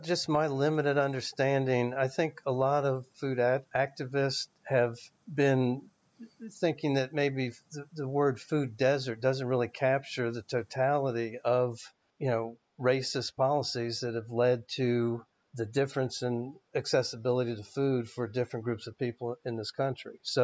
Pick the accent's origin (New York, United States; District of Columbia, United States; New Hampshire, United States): New York, United States; Queens; accent: Queens; Yeah, you hear that heavy Queens accent that I have, for sure.